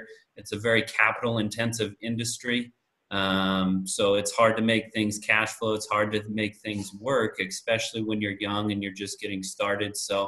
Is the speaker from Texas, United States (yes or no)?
no; Holyoke, Colorado, United States; Well, I was born and raised out here in Holyoke, Colorado, so originally from a small town.